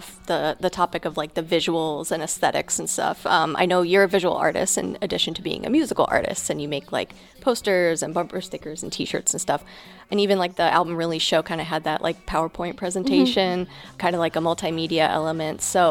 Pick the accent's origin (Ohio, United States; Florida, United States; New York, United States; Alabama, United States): Ohio, United States; Akron; probably just because I'm from Akron and they're just burned into my subconscious or something.